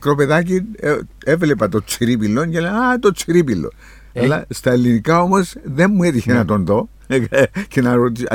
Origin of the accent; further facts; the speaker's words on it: Kyrenia, Kyrenia District, Cyprus; επειδή κατάγομαι από την Κερίνια εγώ